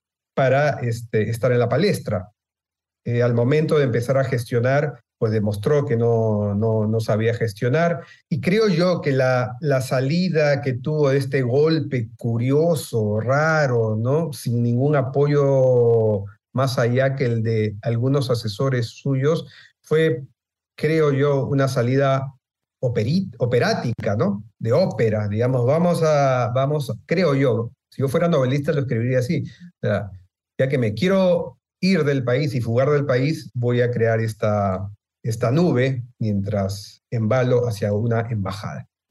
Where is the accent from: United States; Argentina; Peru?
Peru; eso que yo tanto me preocupa en mi país, que cuando no hay instituciones enraizadas, uno termina creyendo que un mesías va a venir a sacarte